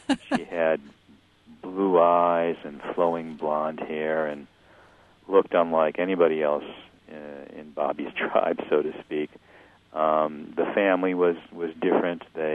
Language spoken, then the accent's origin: English; Skokie, Illinois, United States; When I was growing up in Skokie